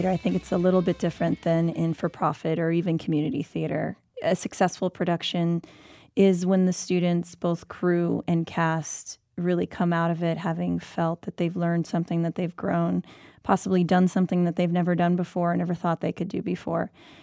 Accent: Pomona, California, United States; I grew up in Pomona, California, so not too far from here. I went to Gary High School.

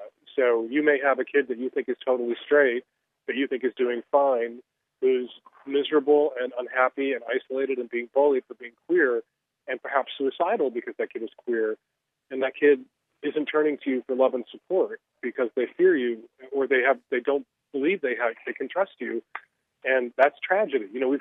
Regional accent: Chicago, Illinois, United States; But I was really lucky in that I grew up in Chicago. I was 13, 14 years old in 1979, 1980.

